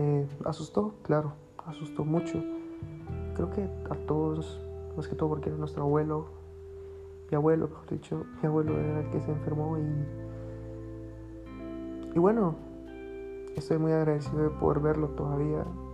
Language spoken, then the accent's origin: Spanish; Guatemala; Soy de Guatemala